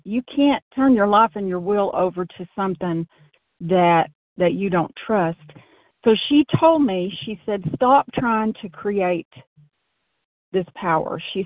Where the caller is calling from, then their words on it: Arkansas, United States; I'm from Arkansas.